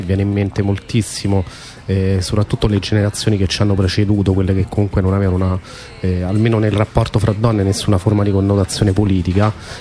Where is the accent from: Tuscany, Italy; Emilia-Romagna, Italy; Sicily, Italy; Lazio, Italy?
Lazio, Italy; Rome; born there; io ho delle origini calabresi, in qualche modo sono nato a Roma, ma i miei genitori, mio padre in particolare era calabrese